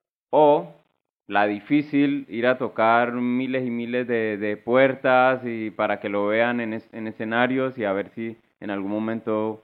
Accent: Colombia; otra cosa vendría siendo soy de Colombia, una industria en Colombia o una industria en España

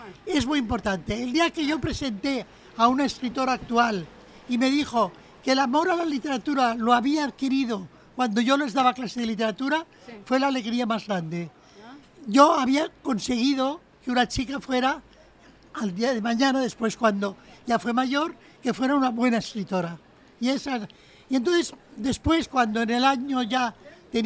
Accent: Barcelona, Catalonia, Spain; yo no llegué porque he nacido aquí, en Barcelona, nací en la Bonanova. Y bueno, durante mi infancia y mi adolescencia viví una vida bastante cómoda en esta ciudad, aunque era posguerra

